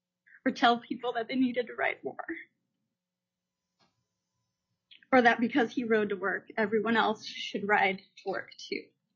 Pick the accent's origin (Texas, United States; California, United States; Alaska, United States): Alaska, United States; North Pole; I am from North Pole, the wife of … representing myself.